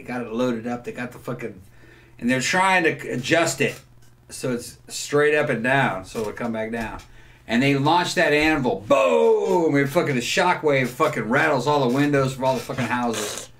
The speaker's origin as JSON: {"language": "English", "region": "Mississippi", "country": "United States", "said": "I'm a man, but I'm not from Florida. I live in Florida. I'm a Mississippi man."}